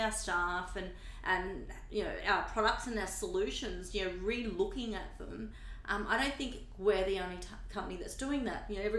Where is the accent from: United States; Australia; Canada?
Australia; and I'm an Australian, so I probably don't get this whole Thanksgiving week thing